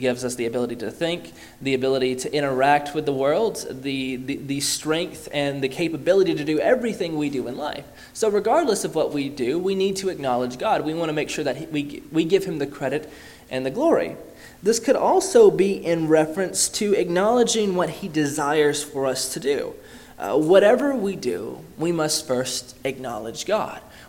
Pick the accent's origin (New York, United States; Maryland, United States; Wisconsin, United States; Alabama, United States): Alabama, United States; Athens; I grew up in Athens, Alabama, and the roads are quite literally straightforward.